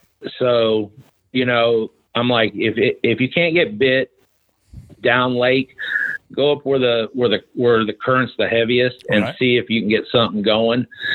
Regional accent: Texas, United States; I'm from Texas and it was 105 degrees and a 90% humidity

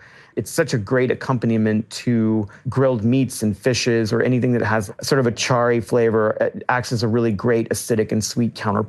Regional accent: Texas, United States; Chicken and dumplings are something that I grew up with in Texas that my mom made.

